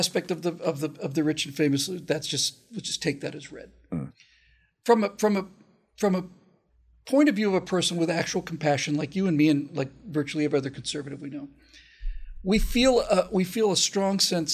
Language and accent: English; Miami, Florida, United States; I grew up in Miami. I got there in 1971, and the Cuban immigrants were the most conservative people